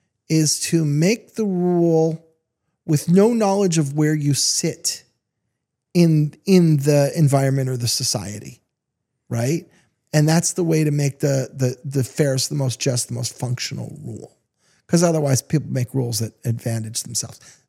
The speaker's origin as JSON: {"language": "English", "country": "United States", "said": "As an American talking to a Canadian, it's not a joke to a whole lot of us either."}